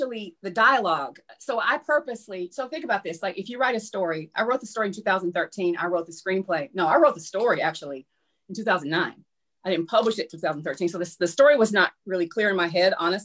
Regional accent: Tennessee, United States; That's a good question, because I'm from Tennessee. So I don't know. I went to high school in Virginia for a very short period of time.

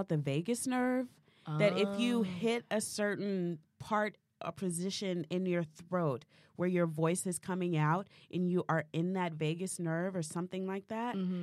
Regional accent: the South, United States; I was like, you know, we're from the South

